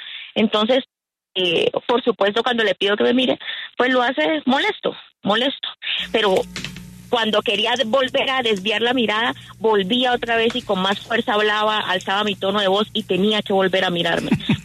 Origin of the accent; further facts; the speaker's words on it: Arauca, Colombia; born there; y en esas fórmulas mágicas de solución para los problemas del país, en donde incluyó un capítulo especial de promesas para el departamento de Arauca, donde yo nací